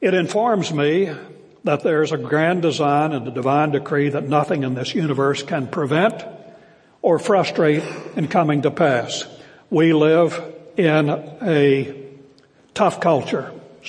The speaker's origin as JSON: {"language": "English", "region": "West Virginia", "country": "United States", "tie": "born or raised there", "said": "I grew up with that very mentality. I grew up in West Virginia. And I grew up in an atmosphere in my first 7 years in Poca Baptist Church, that great metropolis in southern West Virginia"}